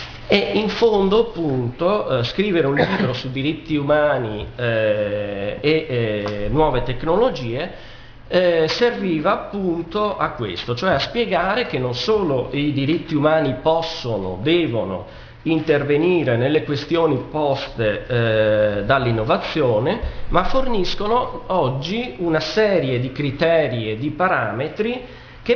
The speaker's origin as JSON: {"language": "Italian", "town": "Venice", "region": "Veneto", "country": "Italy", "tie": "born or raised there", "said": "devo dire che sono anche contento da diciamo veneziano acquisito, perché sono cresciuto qua a Venezia, e di essere tornato a casa"}